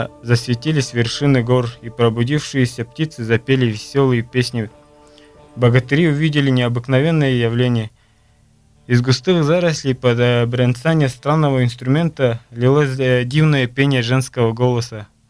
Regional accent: Chaposh, Altai Krai, Russia; also born or lived in Ortolyk; я родился в Республике Алтай, в Кашагачинском районе, село Ортулых. Когда мне исполнилось, наверное, года два, мы переехали в Чемальский район, село Чапош. Там, ну, это более такой туристический район.

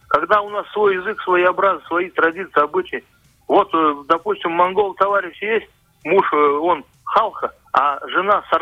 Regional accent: Buryatia, Russia; Мы, джединцы, отличаемся от всех. Кяхтинцы, джединцы, вот. Мы-то действительно настоящие казаки.

